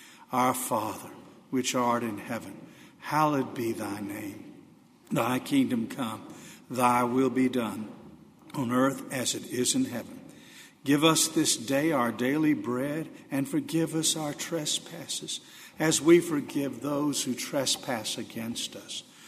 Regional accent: the South, United States; The world that I grew up in the South was a lot like that, in morality and friendliness and values

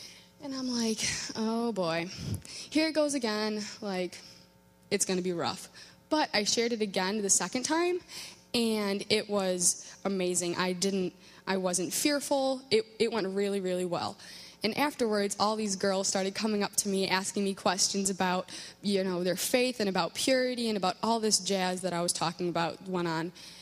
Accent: United States; my story, here I am from America, my story is the same story as people across the ocean.

